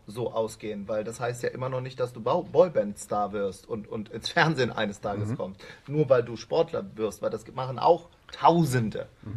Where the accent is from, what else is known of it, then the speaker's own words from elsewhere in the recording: Wuppertal, North Rhine-Westphalia, Germany; Ich komme ja aus Wuppertal